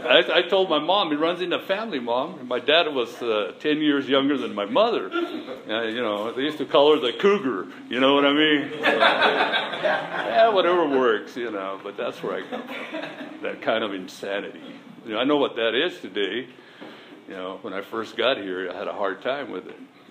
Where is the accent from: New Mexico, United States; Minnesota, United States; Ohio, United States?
New Mexico, United States; Albuquerque; Well, I was brought up and raised in Albuquerque, New Mexico. That's where I was raised and brought up, and that's where I was from